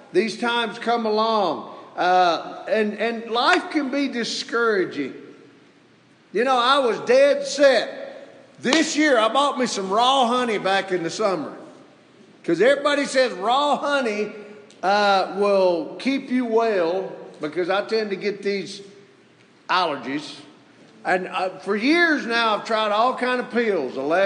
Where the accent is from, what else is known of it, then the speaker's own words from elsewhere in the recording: Mississippi, United States; When I was a young boy, I was raised in Mississippi. And I loved to fish and hunt.